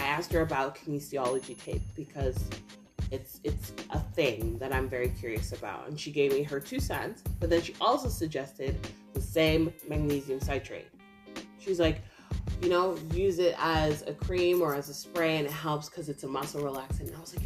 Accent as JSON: {"language": "English", "country": "Canada", "said": "So I have to say, as a Canadian, if you are a first-time house buyer"}